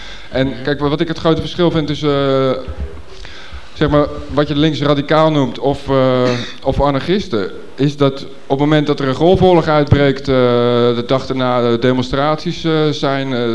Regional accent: Amsterdam, North Holland, Netherlands; ik kom uit Amsterdam

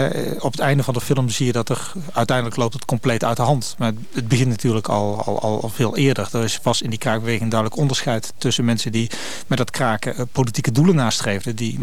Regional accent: Breda, North Brabant, Netherlands; ik kom uit Breda. Daarom zit ik nu ook weer in Breda. Ik ben weer net terug uit Amsterdam.

